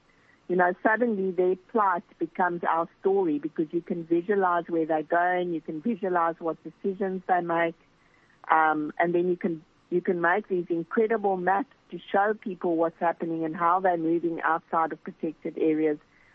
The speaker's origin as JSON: {"language": "English", "country": "South Africa", "said": "I mean, I do feel I'm proudly South African"}